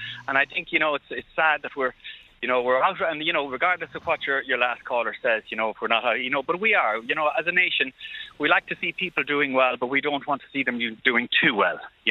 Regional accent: Clifden, Connacht, Ireland; I'm from Clifton here

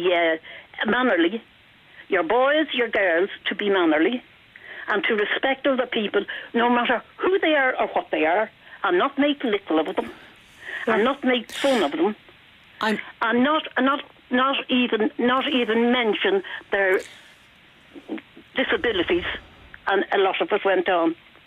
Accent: Ireland; We all know, we are Irish, and we went through the thing.

